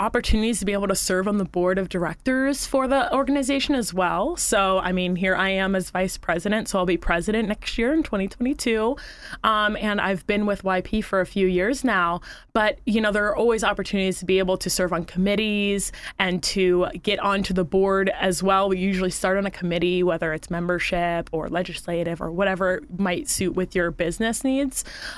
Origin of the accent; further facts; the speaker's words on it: Jensen Beach, Florida, United States; I'm born and raised in Jensen Beach, so I have lived here my entire life